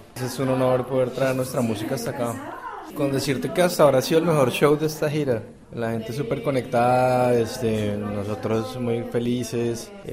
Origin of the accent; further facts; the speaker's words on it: Colombia; Como ponerla en nuestro lenguaje, que somos colombianos del 2014.